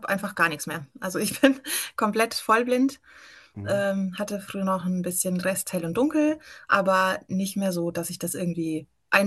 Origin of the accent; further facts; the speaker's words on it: Marburg, Hesse, Germany; Ich bin 37 Jahre alt, komme aus Marburg und ja, habe dort studiert, bin dort geblieben